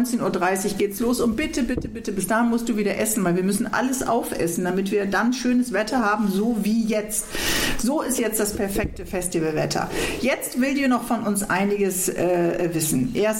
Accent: Worpswede, Lower Saxony, Germany; Paula Modersohn-Becker aus meiner Heimat oben, Worpswede bei Bremen

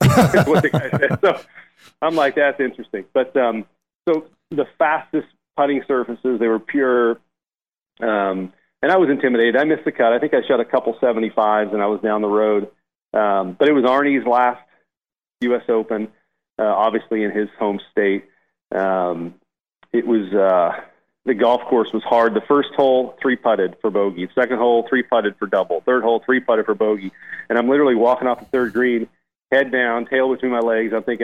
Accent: California, United States; Growing up in California, I didn't putt on much Bermuda grass.

